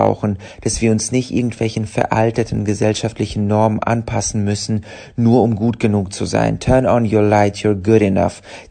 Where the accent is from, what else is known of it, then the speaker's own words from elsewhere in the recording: Ukraine; also born or lived in Russia; now in Germany; gerade aufgrund meiner osteuropäischen Herkunft, ich bin in Russland geboren, ich bin in der Ukraine aufgewachsen